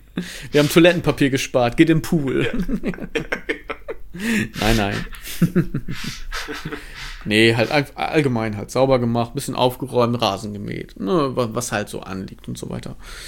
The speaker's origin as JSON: {"language": "German", "region": "Lower Saxony", "country": "Germany", "said": "Sieht ein bisschen da so aus wie bei uns in Ostfriesland, nur mit Bergen."}